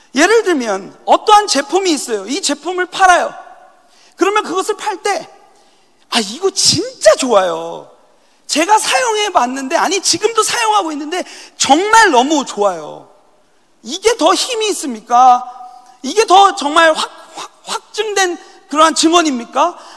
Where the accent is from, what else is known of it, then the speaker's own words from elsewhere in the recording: South Korea; 근데 한국에서요, 제가. 한국에서 자랐는데